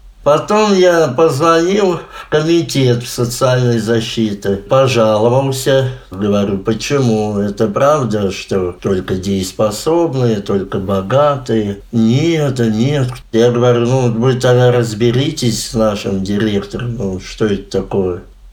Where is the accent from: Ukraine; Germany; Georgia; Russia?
Russia; Krasnoslobodsk, Volgograd Oblast; born there; Родился я в Краснослободске 1992 года.